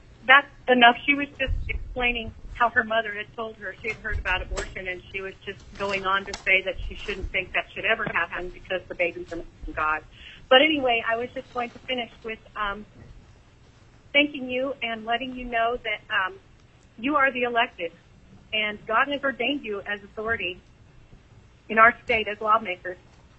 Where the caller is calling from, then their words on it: Seward, Alaska, United States; I'm calling from Seward, Alaska.